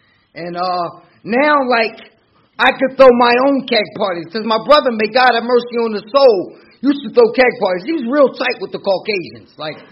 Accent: Ambler, Pennsylvania, United States; also born or lived in Philadelphia; I was born in Philadelphia, pushed out in a small town called Ambler in Montgomery County. Graduated from Wissahickon High School in 1984.

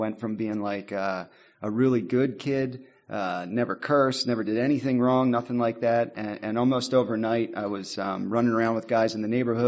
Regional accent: Doylestown, Pennsylvania, United States; And I am from Doylestown, Pennsylvania.

